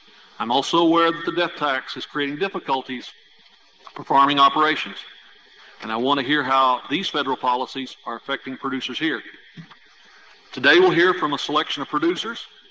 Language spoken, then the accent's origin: English; Oklahoma, United States; Illinois and my home state of Oklahoma couldn't be more different.